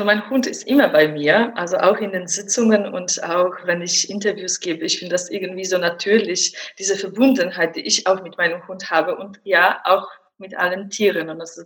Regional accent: Poland; German is a second language; now in Wiesbaden, Germany; Ich lebe in Wiesbaden. Ich komme ursprünglich aus Polen und seit 19 Jahren in Wiesbaden führe ich hier eine Praxis

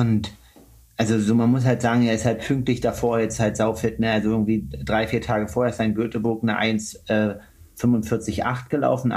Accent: Leipzig, Saxony, Germany; als Deutscher aus Leipzig

